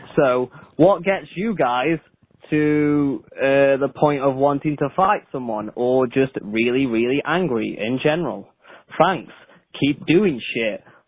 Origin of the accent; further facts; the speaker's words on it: England, United Kingdom; I'm from England.